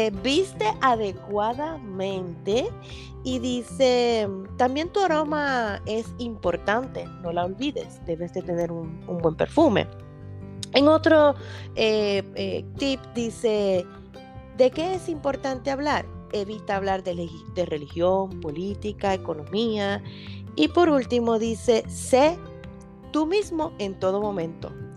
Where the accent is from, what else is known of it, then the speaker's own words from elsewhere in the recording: Puerto Rico; En Puerto Rico, de donde yo vengo, las mamás no nos hablaban de absolutamente nada.